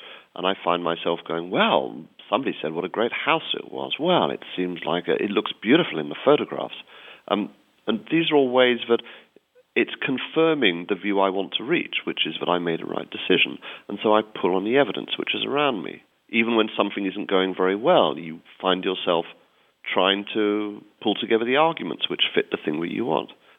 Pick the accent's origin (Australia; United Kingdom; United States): United Kingdom; I have the advantage of being British